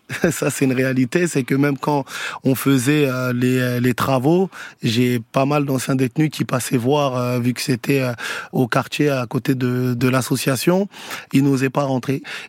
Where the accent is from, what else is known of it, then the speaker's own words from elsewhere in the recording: Garges-lès-Gonesse, Île-de-France, France; C'était dans ma ville où j'ai grandi, à Garges-lès-Gonesse.